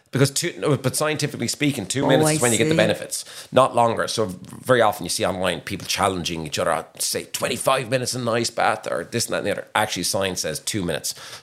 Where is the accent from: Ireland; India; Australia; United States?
Ireland; Williamstown, Munster; So I'm originally from Williamstown, which is 7 miles from Dunmore East.